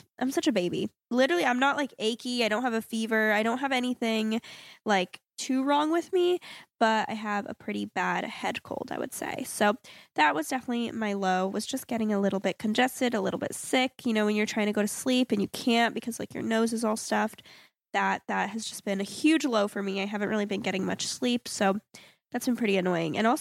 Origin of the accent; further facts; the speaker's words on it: Florida, United States; And it's because I'm originally from South Florida.